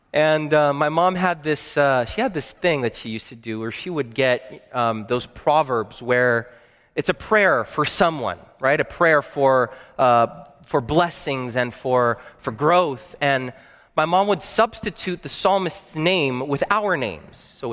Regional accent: Washington, United States; born there; also born or lived in New Jersey / Canada / Brazil; I was born in Washington. We lived in New Jersey, moved to Canada, lived there for a few years, then moved to Brazil.

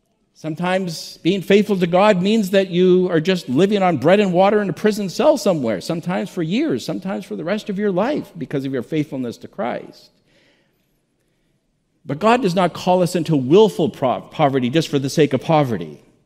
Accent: Kelowna, British Columbia, Canada; Some of you know we are originally from Canada. And so our home city, Kelowna, BC, had a massive wildfire.

